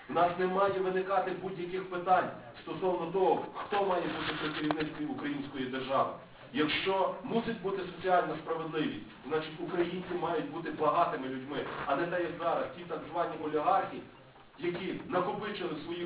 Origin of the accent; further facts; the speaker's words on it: Galicia, Ukraine; Так, ми, галичани, того не пережили.